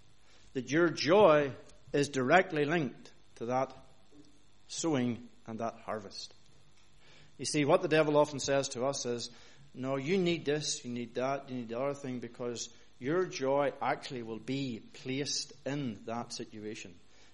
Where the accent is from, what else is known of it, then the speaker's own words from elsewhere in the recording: Northern Ireland, United Kingdom; But I grew up in Northern Ireland where there were acres and acres and acres of potatoes around the church that I worshipped in.